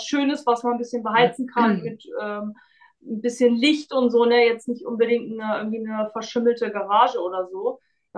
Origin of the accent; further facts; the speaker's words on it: Barcelona, Catalonia, Spain; moved away as an adult; now in Germany; ich komme aus Barcelona, ich habe kein Geld, was soll ich denn da reinstellen?